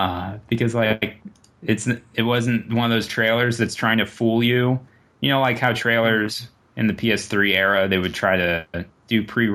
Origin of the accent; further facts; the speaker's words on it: Massachusetts, United States; I grew up in Massachusetts, and there's like a bunch of landmarks that are shown in this trailer that you can recognize.